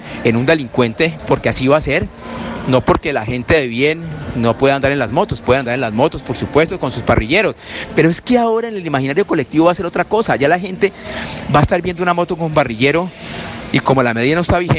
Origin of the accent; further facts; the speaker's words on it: Cali, Valle del Cauca, Colombia; como caleño y como exalcalde de Cali